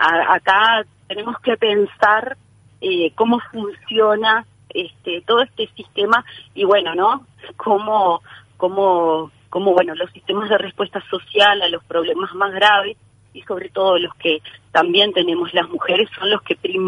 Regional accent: Uruguay; como pueblo uruguayo

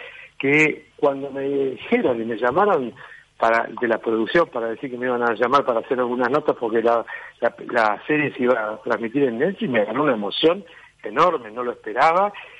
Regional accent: Buenos Aires, Argentina; Ustedes que siempre nos cargan como somos los porteños, ¿viste?

